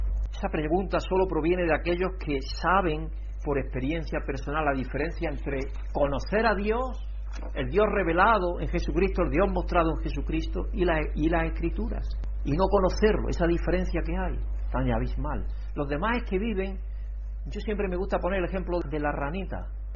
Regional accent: Spain; porque yo pienso que como español

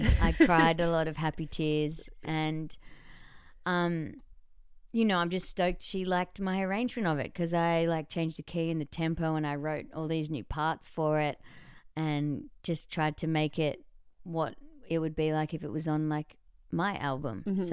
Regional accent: Australia; Because obviously being an Aussie artist, you can get stuck just being an Australian artist.

